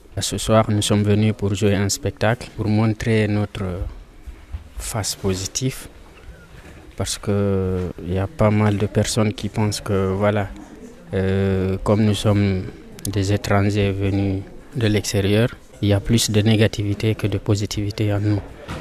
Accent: Guinea; je viens de la Guinée-Conakry et j'ai 17 ans.

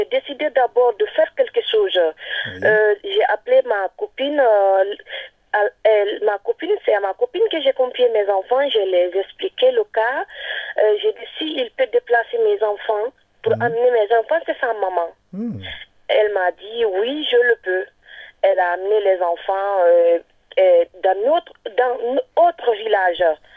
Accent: Guinea; now in France; je suis guinéenne

